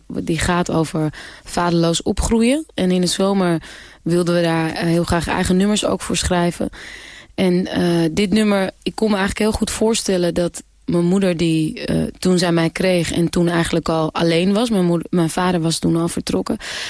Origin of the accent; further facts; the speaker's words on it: Amsterdam, North Holland, Netherlands; Ik kom uit Amsterdam-Osdorp. Dus dat is de mooiste plek van Amsterdam. Nee, ik kom uit Amsterdam-Osdorp, De Aker. Mm-hmm. En daar heb ik eigenlijk 18 jaar gewoond. En het opgroeien daar was eigenlijk heel leuk.